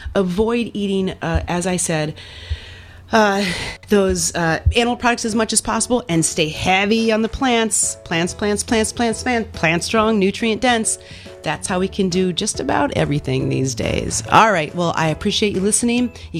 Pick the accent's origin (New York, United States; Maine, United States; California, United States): California, United States; Los Angeles; I am from Los Angeles.